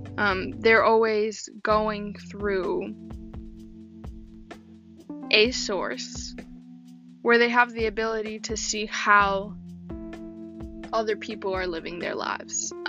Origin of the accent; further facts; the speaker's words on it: New York City, New York, United States; my being in New York City, my experiences as a New Yorker